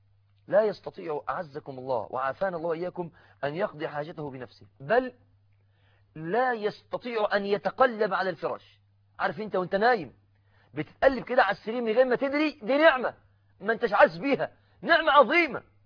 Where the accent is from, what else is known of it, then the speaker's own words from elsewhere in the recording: Mansoura, Dakahlia, Egypt; كنت في إحدى المستشفيات بالمنصورة بلدتي